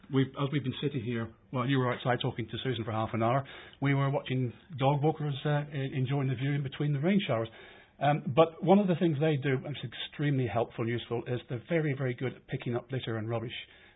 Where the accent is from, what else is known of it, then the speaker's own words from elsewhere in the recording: Belfast, Northern Ireland, United Kingdom; moved away; Well, I'm actually Irish. I come from Belfast, actually. But funnily enough, most people automatically diagnose my accent as being West Country, which, until I moved here 12 years ago, I beg your pardon, I'd never actually been to the West Country.